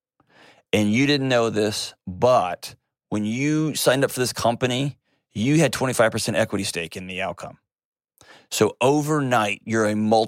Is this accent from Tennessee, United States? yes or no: yes; Nashville, Tennessee, United States; Let's go to Chris in my hometown, Nashville, Tennessee.